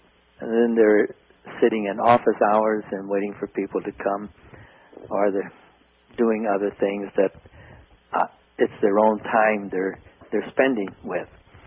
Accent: the South, United States; even though I'm from the South in a sense.

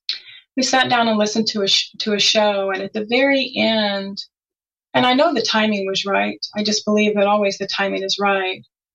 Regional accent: Texas, United States; And I always knew what it was because I grew up in Texas, the panhandle of Texas.

